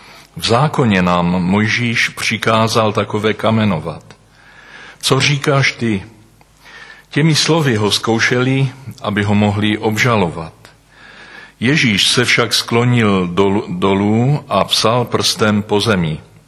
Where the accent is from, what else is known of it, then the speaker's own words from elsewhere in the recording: Český Těšín, Moravian-Silesian Region, Czechia; accent: Těšín; Můj jazyk prozrazuje, že jsem z Moravy, z Těšínska. Narodil jsem se v Těšíně a vyrůstal jsem na Slezsku.